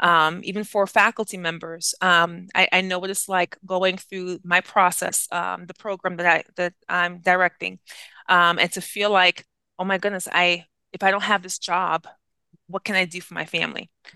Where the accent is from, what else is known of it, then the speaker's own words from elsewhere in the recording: New York, United States; Okay, so I had mentioned before in my bio, Haitian American, right? I'm born and raised in New York, and my family, they were a big proponent in terms of education